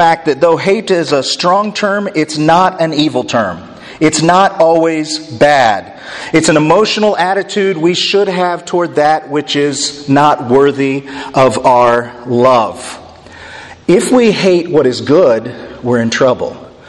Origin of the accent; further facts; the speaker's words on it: Indiana, United States; also born or lived in Laredo, Texas / Connecticut; I was born in Laredo, Texas. I lived most of my life in Indiana. Spent a couple years in Connecticut and then moved here 12 years ago. I'm a transplanted Wisconsinite.